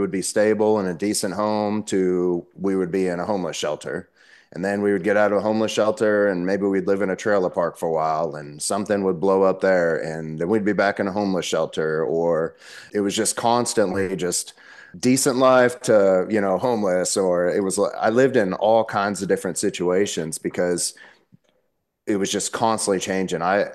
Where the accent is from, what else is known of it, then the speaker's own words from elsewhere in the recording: Las Vegas, Nevada, United States; also born or lived in New Jersey; So when I was born in New Jersey. When I was around 5 or 6 years old, my mom's loaded us up, all of us kids, up out of our bedroom window and loaded us in the bed of a pickup truck, and we moved to Las Vegas.